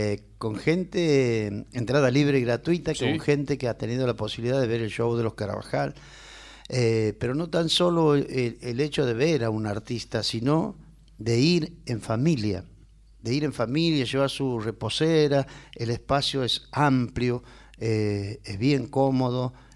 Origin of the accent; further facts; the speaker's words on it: Santiago del Estero, Argentina; Claro, somos de Santiago del Estero